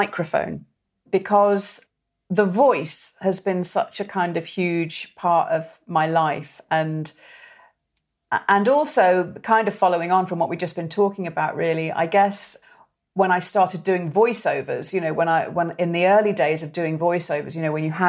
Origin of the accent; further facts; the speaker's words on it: Wirral, North West England, United Kingdom; I mean, I'm from the Wirral, from Merseyside, so my voice, you know, I didn't have a voice like that, you know, wasn't kind of, you know, like really scouse or nothing like that.